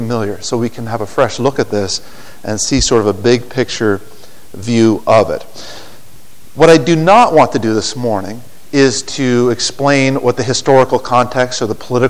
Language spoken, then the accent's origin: English; Prince Edward Island, Canada; also born or lived in Nova Scotia; Myself, I'm from the east coast of Canada. I grew up in most of my life in Prince Edward Island. I was born in Nova Scotia and lived in Nova Scotia until I was about 8 years old.